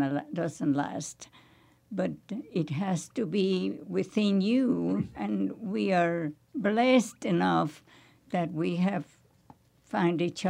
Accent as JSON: {"language": "English", "country": "Mexico", "said": "they know that I am from Mexico and Frank is American"}